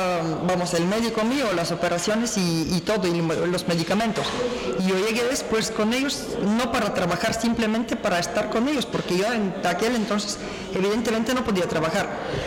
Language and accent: Spanish; Bulgaria; Spanish is a second language; now in Spain; A ver, yo personalmente llegué de Bulgaria y yo llegué no por la necesidad de buscar un trabajo, yo llegué simplemente porque mis padres se habían llegado un año antes